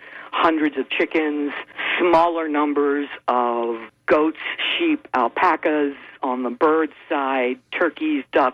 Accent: Baltimore, Maryland, United States; I grew up in Baltimore City.

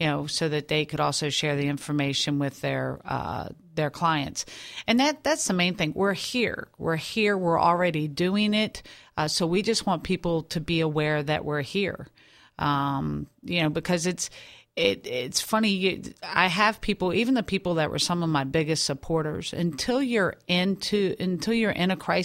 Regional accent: Maryland, United States; I grew up in Maryland.

